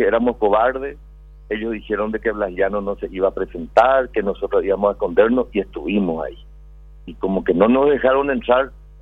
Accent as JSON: {"language": "Spanish", "town": "Coronel Oviedo", "region": "Caaguazú", "country": "Paraguay", "said": "yo soy de Coronel Oviedo, llegué anoche"}